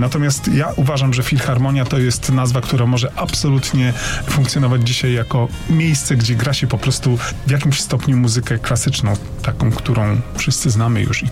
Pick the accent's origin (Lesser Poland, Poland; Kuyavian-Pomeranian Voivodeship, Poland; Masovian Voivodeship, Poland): Lesser Poland, Poland; Kraków; jesteśmy z Krakowa